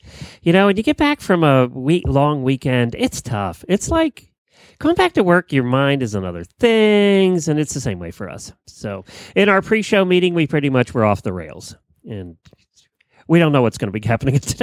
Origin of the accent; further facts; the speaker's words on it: Ocala, Florida, United States; from Ocala, Florida.